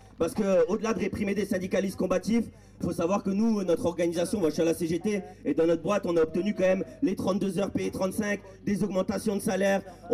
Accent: Metz, Grand Est, France; Moi je viens de Metz, de Moselle.

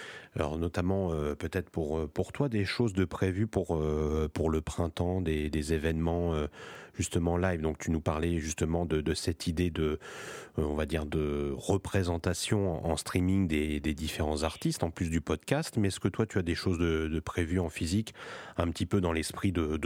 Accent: France; ce qui est peut-être plus difficile par chez nous en France

